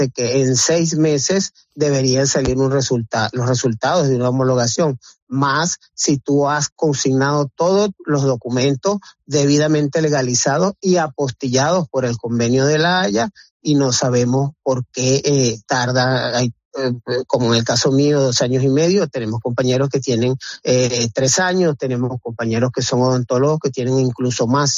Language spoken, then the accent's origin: Spanish; Venezuela; now in Spain; soy médico venezolano, tengo 30 años de experiencia